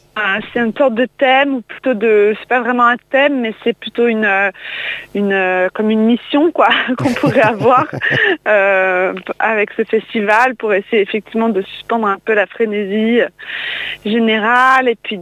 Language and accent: French; Occitanie, France; Donc moi, j'ai grandi dans les Cévennes, c'est là que j'ai commencé à faire de la musique